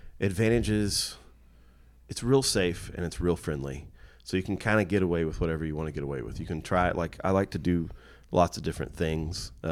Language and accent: English; Fort Worth, Texas, United States; oh no, we're from Fort Worth, and we would really like you to all to like see what we're doing over here.